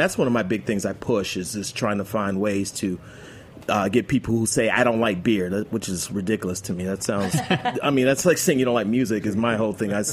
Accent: New York, United States; born there; I mean, I was born in New York

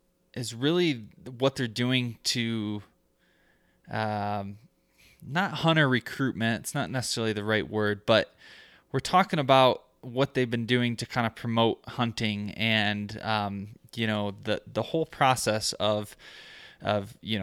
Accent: Michigan, United States; I found out we're both from Michigan, which is pretty interesting.

